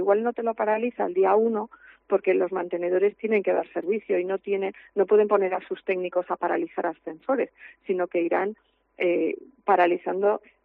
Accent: Galicia, Spain; te contesto como buena gallega, depende

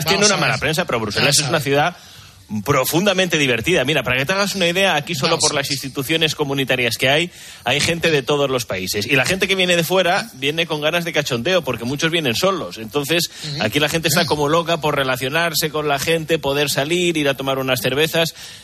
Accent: Madrid, Community of Madrid, Spain; Además, es más, yo soy de Madrid, yo tenía miedo hasta de salir de casa.

